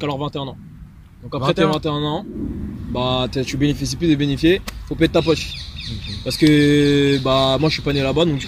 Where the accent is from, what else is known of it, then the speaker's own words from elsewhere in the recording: France; born there; parce que je suis né ici en France